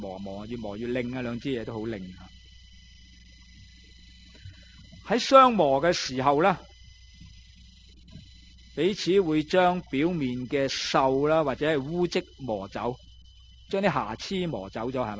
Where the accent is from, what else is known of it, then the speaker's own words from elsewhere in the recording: China; 呢句圣经嘅意思同我哋中国人所讲嘅远亲不如近邻